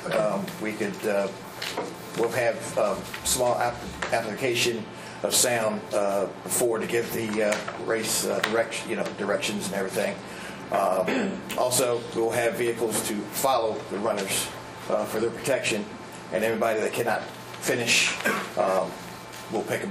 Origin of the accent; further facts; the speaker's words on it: Berlin, Maryland, United States; now in Snow Hill, United States; from Berlin. I live in Snow Hill now, but I still raid my mother's refrigerator from time to time, so I'm still actively in Berlin.